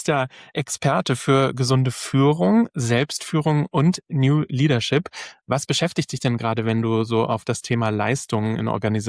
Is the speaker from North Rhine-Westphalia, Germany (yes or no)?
no; Hamburg, Germany; und dann als Hamburger Jungs gesagt haben, lass mal auf ein Fischbrötchen treffen.